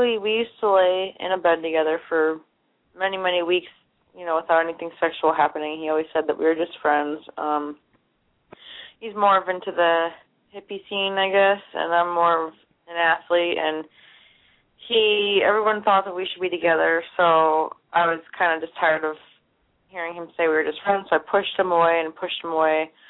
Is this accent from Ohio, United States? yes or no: yes; Ohio, United States; I'm from Ohio.